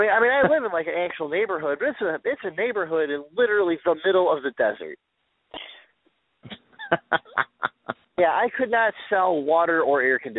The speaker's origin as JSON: {"language": "English", "region": "Indiana", "country": "United States", "said": "I am originally from Northwest Indiana. I went to St. Mary's Catholic Elementary in Griffith, Indiana"}